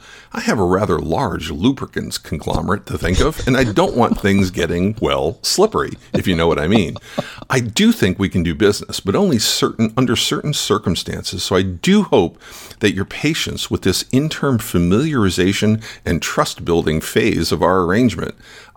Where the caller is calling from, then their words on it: Albany, New York, United States; I hail from Albany, New York.